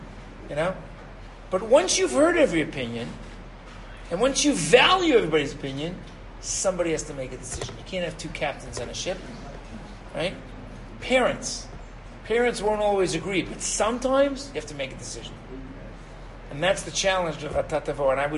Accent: Detroit, Michigan, United States; I came from Detroit, like, I don't know, right?

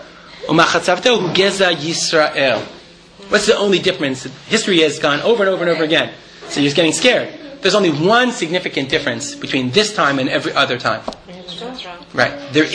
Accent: United States; moved away as an adult; now in Israel; but I'd like to speak in English because I'm from America."

